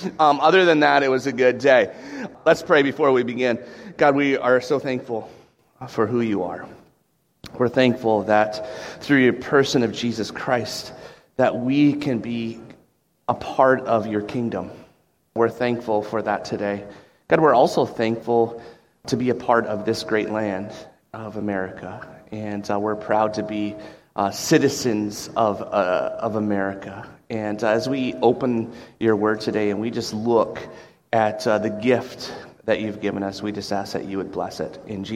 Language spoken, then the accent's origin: English; Lake Linden, Michigan, United States; I grew up in Lake Linden